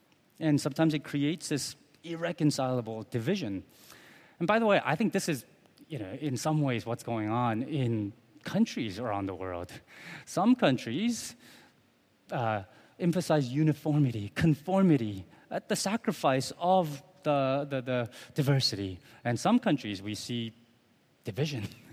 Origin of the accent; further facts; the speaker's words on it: South Korea; And so many times as I was growing up in Korea, my parents told me, "